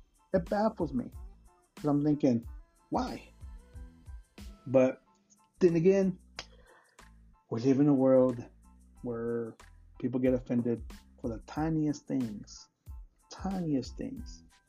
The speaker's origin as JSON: {"language": "English", "region": "Texas", "country": "United States", "said": "I'm from Texas, and I do a little mixture of talking about topics"}